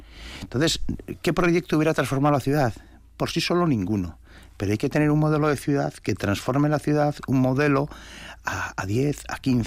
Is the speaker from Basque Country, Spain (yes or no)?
yes; Miñano, Basque Country, Spain; Ese sigue porque todavía en mi pueblo, que después soy alcalde de Miñano, quitaron todos los terrenos.